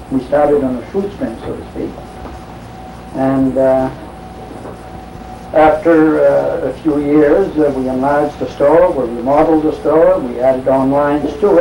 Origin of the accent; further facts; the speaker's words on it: Grand Isle, Maine, United States; born there; And I was born in Grand Isle, and I've been here in Van Buren since 1918 when we came down here.